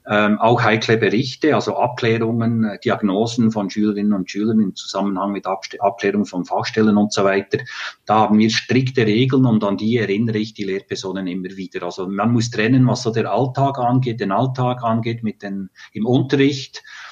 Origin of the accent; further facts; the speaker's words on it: Bern, Switzerland; Ja, das ist natürlich bei uns in der Schweiz auch, also im Kanton Bern